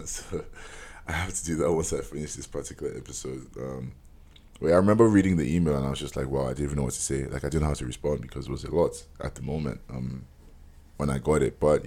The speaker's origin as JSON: {"language": "English", "town": "Ibadan", "region": "Oyo", "country": "Nigeria", "lives_now": "Lagos, Nigeria", "said": "my parents actually live in Ibadan. Like, that's where I'm from. I'm from Oyo State, right? I'm proudly from Oyo State. And my parents don't live in Lagos with me, they live in Ibadan. But I'm here with my brother, right?"}